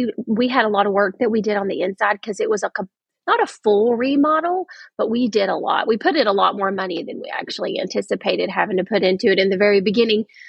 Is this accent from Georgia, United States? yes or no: yes; Blue Ridge, Georgia, United States; Well, so I actually grew up there. I grew up in Blue Ridge